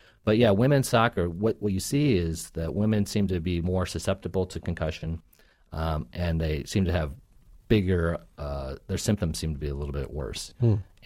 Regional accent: Minnesota, United States; and I grew up in Minnesota, so hockey's king there.

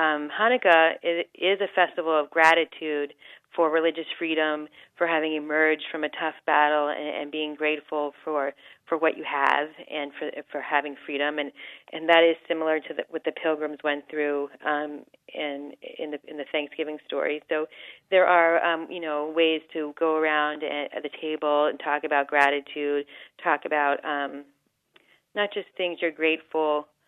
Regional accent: Squirrel Hill, Pennsylvania, United States; what an opportunity to celebrate the Jewish American experience, which I've had an incredible one growing up in Squirrel Hill

